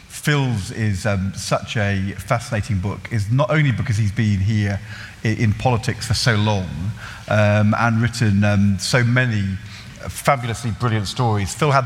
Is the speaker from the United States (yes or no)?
no; Norwich, East of England, United Kingdom; born there; I was born in Norwich in 1967